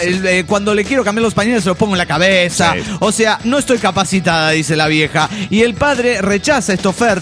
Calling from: Mexico City, Mexico; Hola, soy el anestesiólogo del DF mexicano.

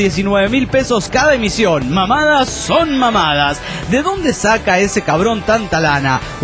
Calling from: Querétaro, Mexico; desde Querétaro, México.

